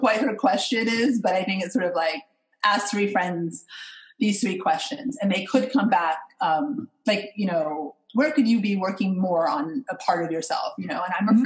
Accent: Washington, District of Columbia, United States; I grew up in Washington, D.C. And at the time, it was Chocolate City. Yes, I'm in a very white neighborhood. But I lived in DC proper. I went to DC public schools

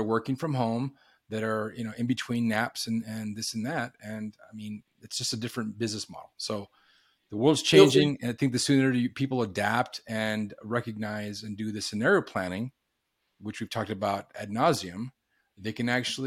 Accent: Douglas, Arizona, United States; They did that in my hometown of Douglas, Arizona.

